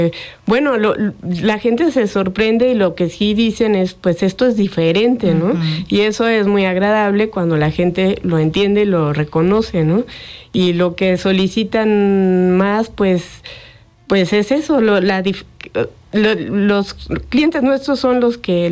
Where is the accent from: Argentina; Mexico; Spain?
Mexico; todos somos mexicanos, pero no es exactamente mexicano tradicional